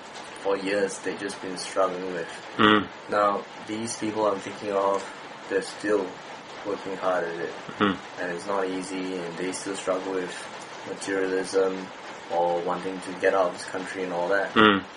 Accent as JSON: {"language": "English", "country": "Malaysia", "also_born_or_lived": "Australia"}